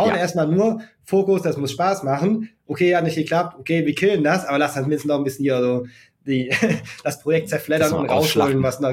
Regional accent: Germany; wie sind wir hier in Deutschland mit Games aufgewachsen? Das ist irgendwie, ich hatte früher einen Gameboy, dann irgendwie beim Kumpel bin ich dann Super Nintendo spielen gegangen.

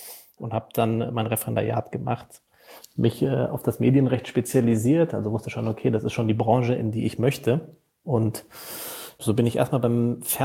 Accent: Frankfurt, Hesse, Germany; Frankfurter Bub, ich bin tatsächlich der Frankfurter Bub.

